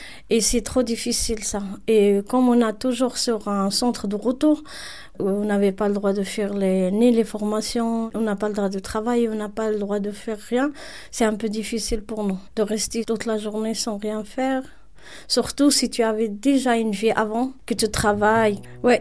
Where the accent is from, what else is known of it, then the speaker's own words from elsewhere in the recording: Morocco; French is a second language; moved away; j'ai de la chance de parler un peu le français. Donc, c'était facile pour moi un peu d'intégrer. Et quand je viens de Maroc aussi, c'est un pays un peu ouvert aussi.